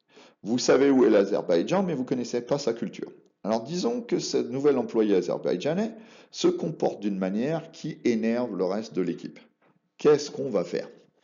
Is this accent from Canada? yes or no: no; France; J'ai grandi en France.